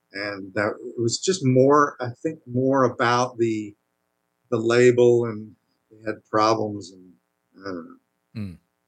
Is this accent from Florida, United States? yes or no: yes; Clearwater, Florida, United States; they came and played in Clearwater in my hometown.